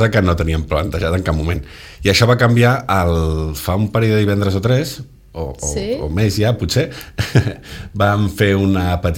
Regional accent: Capellades, Catalonia, Spain; now in Barcelona, Spain; De Capellades. Visc a Barcelona, però soc de Capellades de tota la vida.

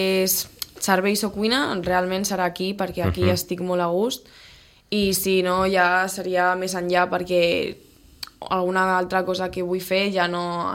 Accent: Segur de Calafell, Catalonia, Spain; Jo de Segur de Calafell.

